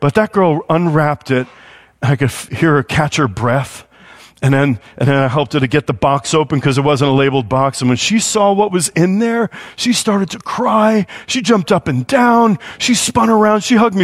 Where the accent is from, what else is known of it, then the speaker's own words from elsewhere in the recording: New York City, New York, United States; Now, I'm from New York. I grew up 5 miles from Wall Street.